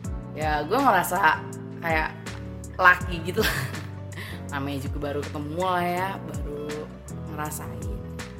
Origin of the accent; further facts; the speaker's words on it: Jakarta, Indonesia; usia gue 25 tahun, gue asli Jakarta.